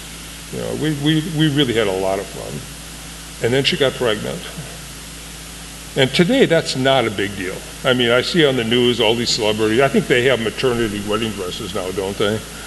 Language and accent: English; Minneapolis, Minnesota, United States; I grew up in South Minneapolis. I'm the oldest of six boys. It was a Irish blue-collar, working-class Irish Catholic family.